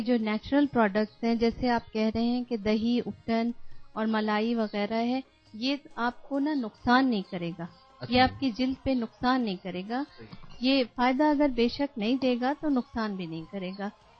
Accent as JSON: {"language": "Urdu", "town": "Karachi", "region": "Sindh", "country": "Pakistan", "said": "سب سے پہلا تو یہ ہے کہ میں کراچی سے میرا تعلق ہے، اور میرے ہسبینڈ کا بھی تعلق، … کا بھی تعلق کراچی سے ہے."}